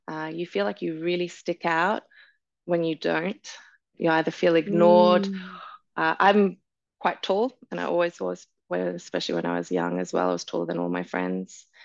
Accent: Brisbane, Queensland, Australia; also born or lived in United Kingdom / Sydney, Australia; grew up in Brisbane, and then we moved a bit to the UK for about 2 years, and then finished my high school in Sydney in the North Shore.

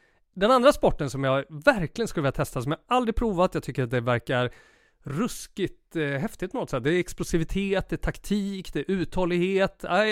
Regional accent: Sweden; jag måste säga det, som svensk är det ju tidernas ögonblick, idrottsögonblick, när Ravelli tar straffen.

